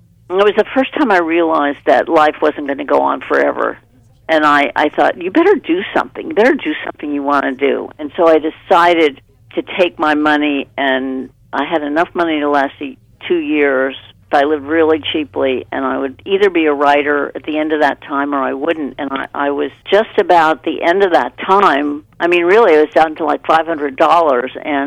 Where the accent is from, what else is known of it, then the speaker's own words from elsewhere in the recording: Beverly Hills, California, United States; Well, I grew up in Beverly Hills. My parents were screenwriters.